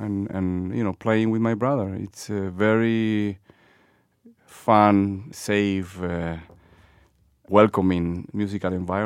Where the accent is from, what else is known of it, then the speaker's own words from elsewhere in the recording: Lima, Peru; now in Boston, United States; born and raised in Lima, Peru. Bostonian since 25 years ago.